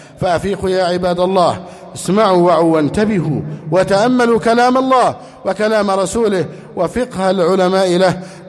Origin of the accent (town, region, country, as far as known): Egypt